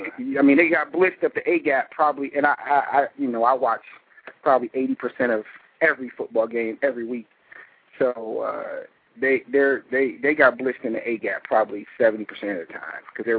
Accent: Cleveland, Ohio, United States; I'm from Ohio. I'm a Cleveland guy

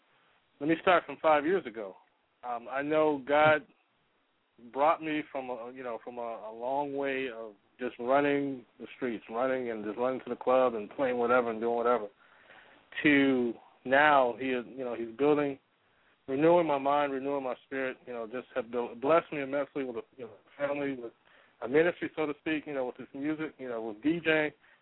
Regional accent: Chicago, Illinois, United States; I know when growing up in Chicago, we used to listen to the WBMXs and the 107 point

